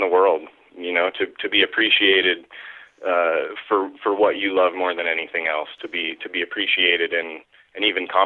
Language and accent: English; Missoula, Montana, United States; also born or lived in Helena; Yeah, I was born in Helena, Montana, but my folks lived in Missoula, so I grew up in Missoula.